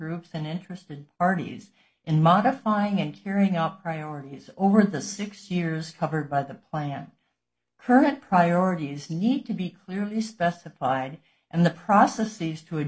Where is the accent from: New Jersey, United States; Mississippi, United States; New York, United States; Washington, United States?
Washington, United States; Hansville; from Hansville in North Kitsap.